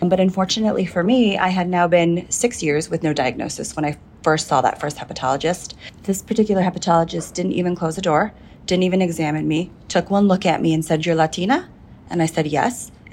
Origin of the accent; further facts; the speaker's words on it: San Diego, California, United States; So I am from San Diego, California.